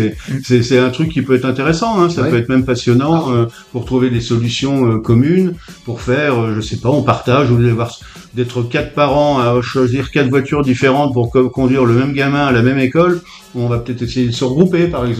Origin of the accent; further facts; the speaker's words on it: Nancy, Grand Est, France; born there; also born or lived in Strasbourg / Paris / Besançon; Ma famille est de Boulogne-sur-Mer. J'ai été conçu à Reims, je suis né à Nancy, j'ai fait mes études à Strasbourg, j'ai commencé à bosser à Épinal, ensuite je suis allé à Besançon, je suis allé à Paris